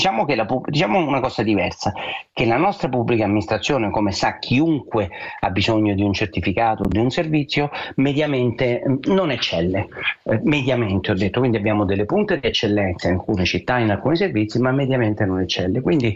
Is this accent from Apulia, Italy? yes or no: no; Rome, Lazio, Italy; sono romano, non sono eccellenti i trasporti romani